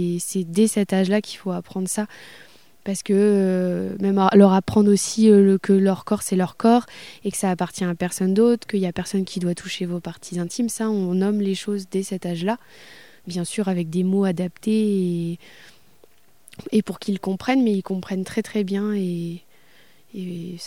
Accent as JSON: {"language": "French", "town": "Caen", "region": "Normandy", "country": "France", "said": "Oui, je viens de Normandie, du coup de Caen."}